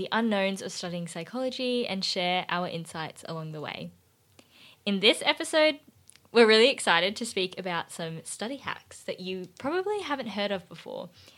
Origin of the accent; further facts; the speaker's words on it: Victoria, Australia; Okay, I'm from Victoria.